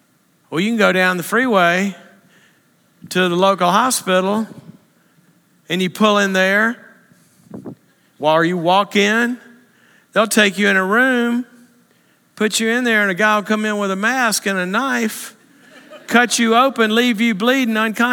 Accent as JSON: {"language": "English", "region": "the South", "country": "United States", "tie": "born or raised there", "said": "cotton, I grew up in the South, soybeans, you get one harvest a year, right?"}